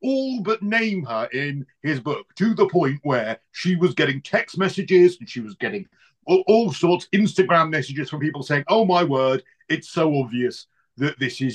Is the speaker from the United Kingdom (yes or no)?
yes; United Kingdom; Well, yeah, but that's because you're American and I'm British.